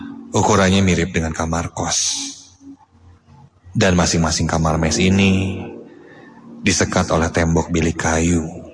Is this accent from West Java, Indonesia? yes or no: yes; Cianjur, West Java, Indonesia; now in Bandung, Indonesia; asalku dari Cianjur. Aku sudah menjadi perantau kerja di Bandung sekitar 3,5 tahun.